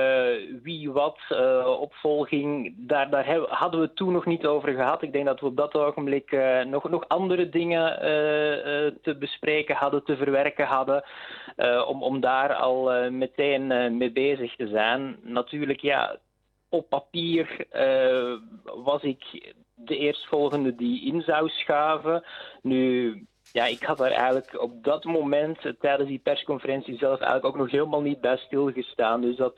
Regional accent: Eikenvliet, Antwerp, Belgium; also born or lived in Boom; now in Zondereigen, Belgium; Ik ben opgegroeid in Eikenvliet, wat dan eigenlijk een klein plaatsje is in de gemeente Bornem. Je kan Eikenvliet eigenlijk vergelijken met een dorp zoals Zondereigen, waar ik nu woon.

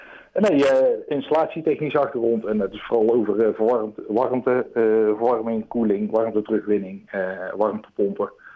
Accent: Baal, Gelderland, Netherlands; Nee, maar ik ben geboren en getogen in Baal.

